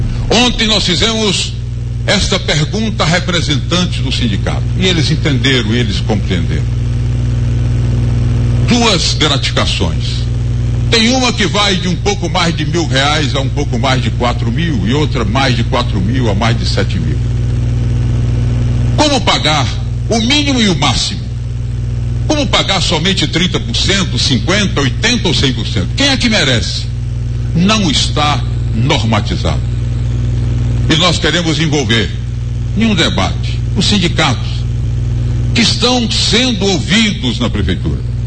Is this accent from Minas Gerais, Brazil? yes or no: no; Vitória da Conquista, Bahia, Brazil; Muito obrigado à minha terra, muito obrigado Conquista.